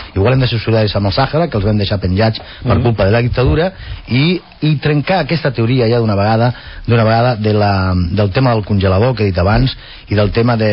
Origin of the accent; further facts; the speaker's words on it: Arboniel, Andalusia, Spain; now in Barcelona, Spain; Jo soc de Jaén i vaig arribar a Catalunya a Nou Barris a l'any 64.